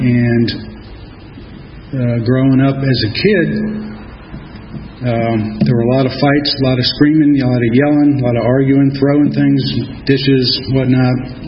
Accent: Tampa, Florida, United States; born there; But anyway, I was born in Tampa, Florida, 1956. Youngest of four kids.

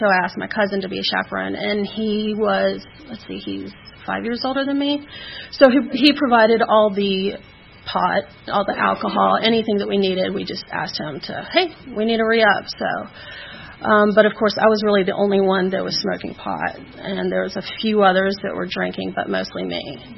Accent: Atlanta, Georgia, United States; I'm from Atlanta, born in Piedmont Hospital, grew up in Buckhead.

